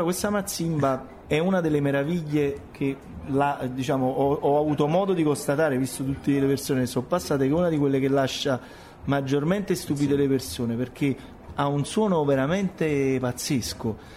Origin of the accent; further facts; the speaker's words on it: Naples, Campania, Italy; noi come napoletani e come italiani, secondo me, abbiamo bisogno in questo momento di esportarci